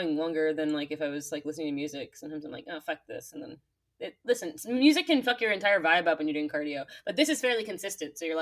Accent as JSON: {"language": "English", "region": "Scotland", "country": "United Kingdom", "said": "we are definitely Scottish. Everybody needs to know."}